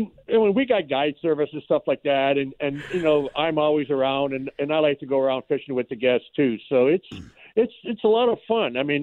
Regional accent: Canada; I'm a Canadian.

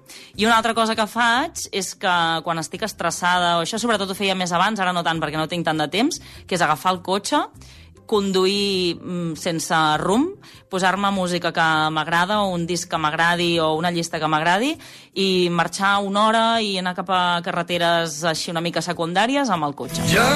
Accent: Vilafranca del Penedès, Catalonia, Spain; tinc 34 anys, sóc de Vilafranca del Penedès i fa 7 anys que treballo exclusivament

